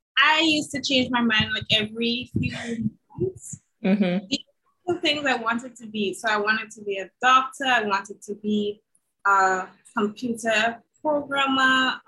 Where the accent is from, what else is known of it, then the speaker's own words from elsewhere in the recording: Calivigny, Saint George, Grenada; I'm from Calavini in St. George, in Grenada.